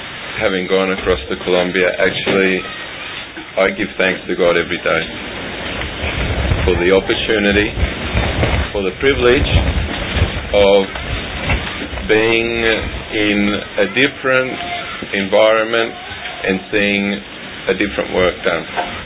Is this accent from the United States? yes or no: no; Australia; also born or lived in Colombia; When I go across to Colombia, I am looked upon as a foreigner, as an Australian. When I come back to Australia, which is supposedly my home country, I find that I don't fit in and that I'm no longer 100% Australian.